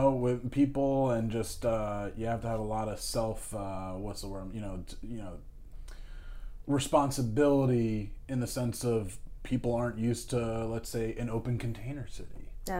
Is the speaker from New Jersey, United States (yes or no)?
yes; New Jersey, United States; I mean, I grew up in New Jersey. I am a Jersey boy. I might not have a thick accent.